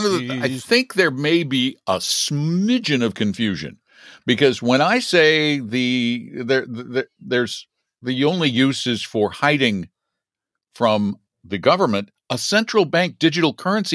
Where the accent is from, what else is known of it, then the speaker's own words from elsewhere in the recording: Boulder, Colorado, United States; I am, but not from Denver. I'm from Boulder, and there's this thing, you know.